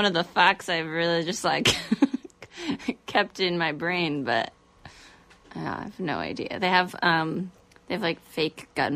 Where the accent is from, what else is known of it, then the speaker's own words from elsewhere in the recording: Virginia City, Nevada, United States; No. Guess. No. I'm from Virginia City, Nevada.